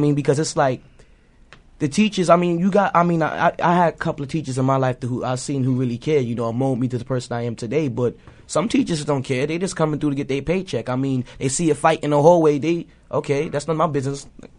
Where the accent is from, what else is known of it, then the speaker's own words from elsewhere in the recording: New York City, New York, United States; I grew up in a poor community too. I'm from Crown Heights, and I went to Prospect Heights High School.